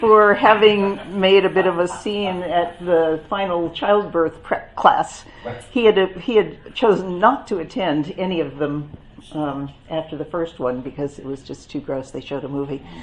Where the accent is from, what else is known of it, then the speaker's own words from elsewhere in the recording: New England, United States; also born or lived in Philadelphia; Anyway, we moved to California. I grew up in New England, and we lived in Philadelphia. I was there for a total of about 15 years. And we moved to California in 1978.